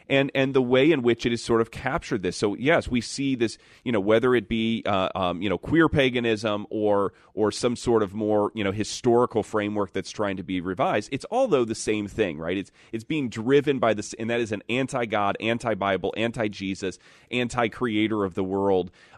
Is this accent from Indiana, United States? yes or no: yes; South Bend, Indiana, United States; You know, I'm from South Bend.